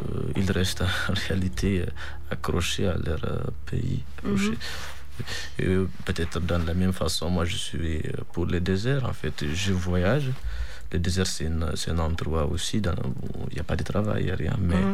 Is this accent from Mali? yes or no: yes; Tinzaouaten, Kidal, Mali; now in Tamanrasset, Algeria; Moi je suis d'origine de Tenzawaten, c'est la frontière de l'Algérie. Mais j'ai beaucoup, en fait, passé beaucoup de mon temps aussi à Kidal.